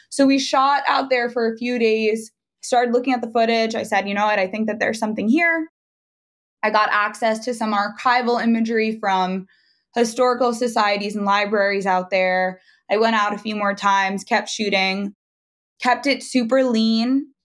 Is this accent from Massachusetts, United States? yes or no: no; Long Island, New York, United States; As I mentioned, I'm from Long Island.